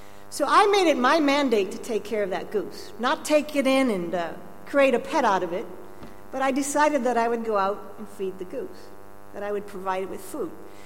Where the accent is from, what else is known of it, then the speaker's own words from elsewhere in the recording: Minnesota, United States; For example, in my hometown in Minnesota, the United States